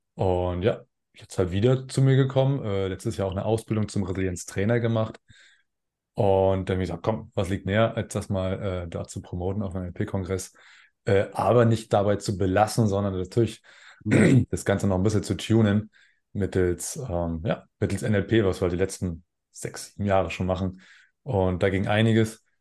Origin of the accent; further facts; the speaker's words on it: Zinnowitz, Mecklenburg-Vorpommern, Germany; now in Fellbach, Germany; Wohne im schönen Fellbach. Aufgewachsen bin ich allerdings auf der Insel Usedom in Zinnowitz.